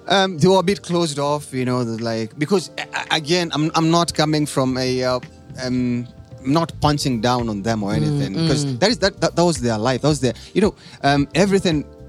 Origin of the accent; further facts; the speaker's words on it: Gilgil, Nakuru County, Kenya; So I grew up in Nakuru County, born and raised in a small town outside Nakuru called Gilgil.